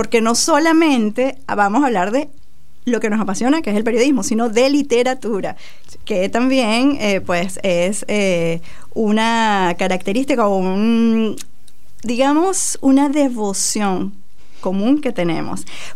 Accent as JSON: {"language": "Spanish", "country": "Venezuela", "moved": "yes", "lives_now": "Argentina", "said": "tanto en Venezuela, de donde soy, como en Argentina, el país que me adoptó"}